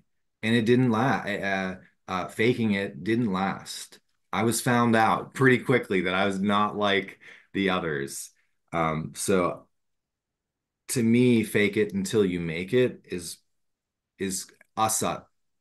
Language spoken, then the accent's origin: English; Pittsburgh, Pennsylvania, United States; moved away as an adult; I knew I had to leave Pittsburgh. I'm from born and raised in Pittsburgh. I met devotees in Pittsburgh. I did my education in Pittsburgh.